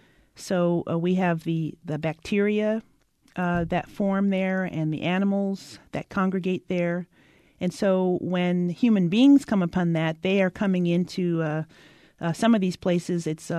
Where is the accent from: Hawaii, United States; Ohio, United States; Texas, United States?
Hawaii, United States; I grew up in the Hawaiian Islands, so I was already surrounded by the oceans